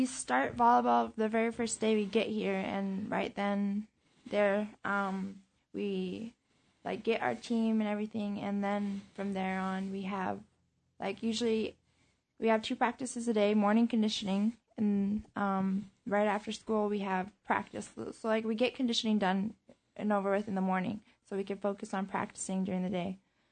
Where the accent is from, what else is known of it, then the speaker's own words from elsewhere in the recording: Golovin, Alaska, United States; I'm from Golovin.